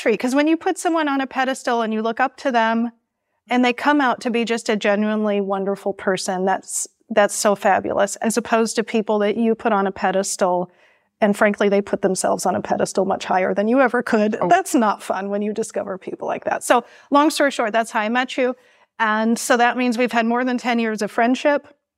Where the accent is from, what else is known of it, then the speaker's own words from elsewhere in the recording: San Francisco, California, United States; I'm from San Francisco.